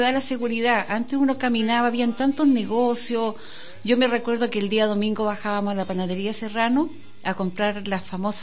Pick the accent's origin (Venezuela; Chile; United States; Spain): Chile; Valparaíso; yo nací en Valparaíso y viví en el Cerro Placeres, después nos fuimos al Cerro Alegre. Yo viví después en Cerro Concepción y después volví acá a Villa Alemana.